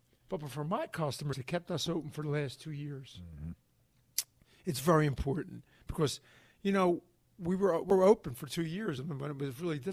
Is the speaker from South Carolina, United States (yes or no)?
no; Philadelphia, Pennsylvania, United States; And so to me, being a Philadelphian and sounding like a Philadelphian and work, you know, enjoying Philadelphia things is what I'm all about.